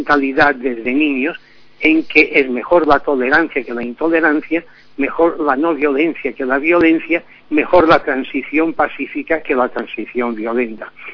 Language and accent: Spanish; Santanyí, Balearic Islands, Spain; born there; Sí, yo nací en Santallí, el municipio más meridional de Mallorca.